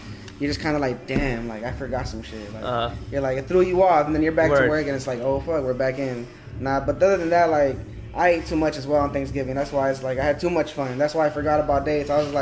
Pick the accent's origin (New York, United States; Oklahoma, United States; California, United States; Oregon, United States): California, United States; Los Angeles; I grew up in various parts of L.A. That's why I can't really pretendly say a city, but I grew up in South Central, MacArthur Park, the downtown, even Echo Park, Glendale